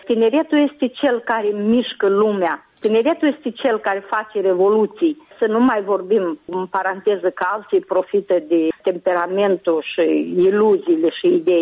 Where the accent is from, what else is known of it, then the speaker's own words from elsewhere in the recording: Moldova; moved away as an adult; Noi întotdeauna ne gândim să revenim acasă la noi. A doua generație de emigranți care sunt copiii noștri